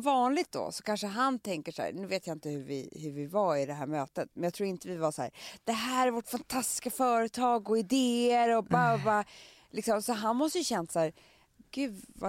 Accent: Stockholm, Stockholm County, Sweden; speciellt också på Söder där jag kommer från.

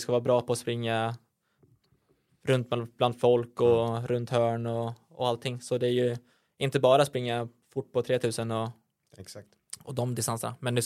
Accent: Hallsberg, Örebro County, Sweden; det är ju kul att vara hemma i Hallsberg.

